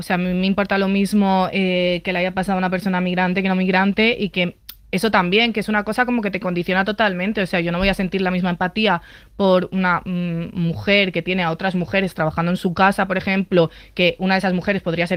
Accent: Balearic Islands, Spain; yo soy de Mallorca

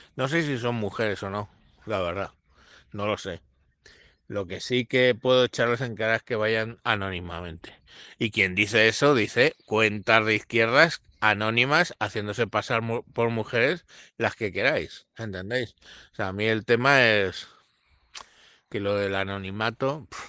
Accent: Galapagar, Community of Madrid, Spain; durante mucho tiempo he puesto que soy de Galapagar.

